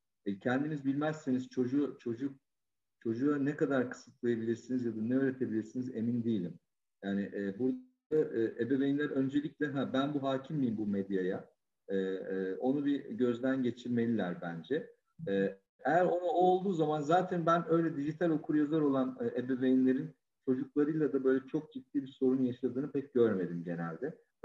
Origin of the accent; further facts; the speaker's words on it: Istanbul, Turkey; Hani İstanbul'da büyüdüm.